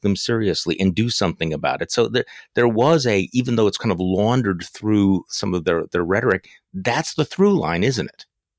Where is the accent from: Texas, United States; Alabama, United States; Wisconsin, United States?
Wisconsin, United States; my home state senator, you know, Ron Johnson